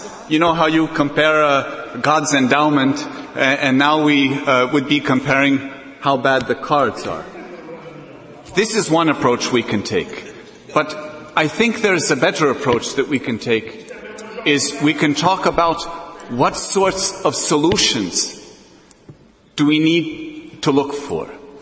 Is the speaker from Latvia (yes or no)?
yes; Latvia; I come from Latvia